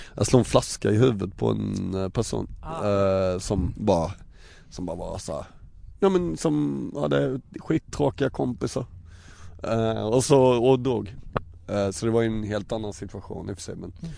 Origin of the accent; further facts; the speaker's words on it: Ronneby, Blekinge, Sweden; Jag lyckades hålla mig från att bajsa på mig på någon fest när jag var liten i Ronneby.